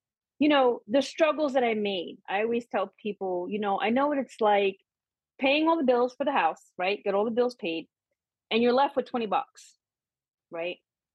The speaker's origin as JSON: {"language": "English", "town": "Renovo", "region": "Pennsylvania", "country": "United States", "said": "That is correct. Yes, I am from Renovo."}